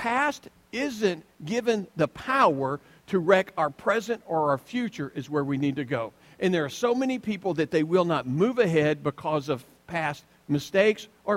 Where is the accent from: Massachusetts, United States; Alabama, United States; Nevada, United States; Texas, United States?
Alabama, United States; Depends on what state you're from. I'm from the Freddie, Alabama. It was wrestling to us.